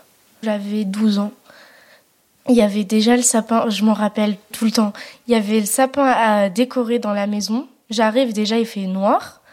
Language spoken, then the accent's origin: French; Aurillac, Auvergne-Rhône-Alpes, France; born there; also born or lived in Mauriac; j'ai 14 ans. Je suis née à Aurillac, dans le Cantal.